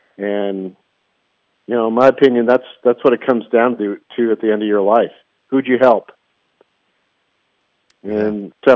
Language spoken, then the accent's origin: English; Los Angeles, California, United States; I grew up in Los Angeles.